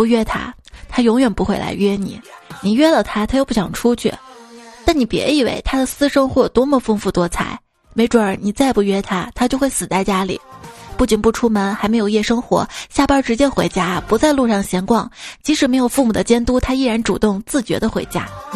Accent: Anhui, China; 就是瞧不起我们安徽人，是不是？

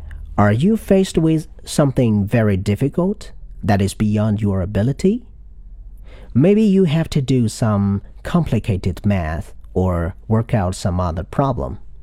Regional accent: China; English is a second language; I'm an English teacher, and I'm Chinese. Since I've never been abroad before

